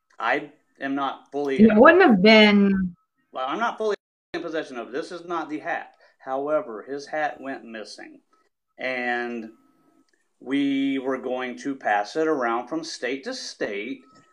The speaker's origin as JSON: {"language": "English", "region": "South Carolina", "country": "United States", "tie": "born or raised there", "lives_now": "Lexington County, United States", "said": "I had a few coronavirus people in the state of South Carolina. Kershaw County, my hometown, I live in Lexington County now."}